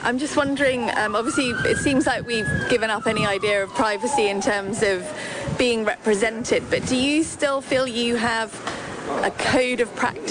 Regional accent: United Kingdom; I'm originally from Britain

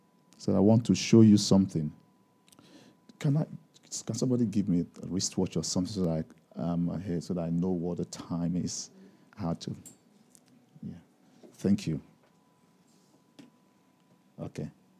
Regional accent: Benin City, Edo, Nigeria; African Christians, I come from Nigeria, West Africa, from Benin.

